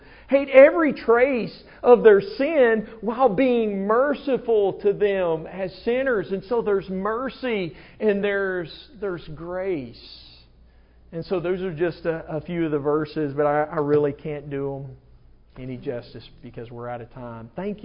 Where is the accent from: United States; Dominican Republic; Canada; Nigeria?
United States; Alabama; listen, I'm from Alabama and so this is just how we were things.